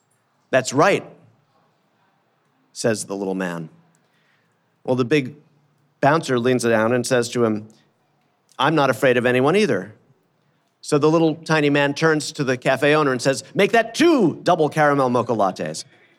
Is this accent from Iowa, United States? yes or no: no; Brooklyn, New York, United States; But I grew up in Brooklyn.